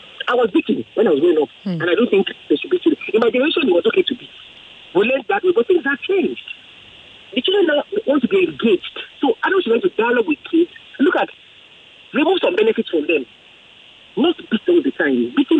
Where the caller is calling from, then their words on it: Ogudu, Lagos, Nigeria; I'm calling from Ogudu.